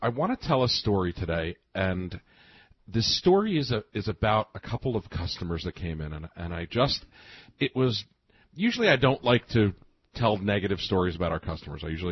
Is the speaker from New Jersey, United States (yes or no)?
yes; Nutley, New Jersey, United States; I said, well, you know, my family's from Brooklyn, but I grew up in Nutley.